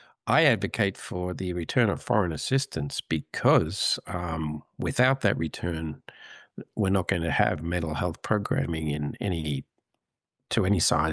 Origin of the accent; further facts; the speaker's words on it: Australia; also born or lived in United Kingdom; So my background is I grew up in Australia. I qualified as a physician in Australia.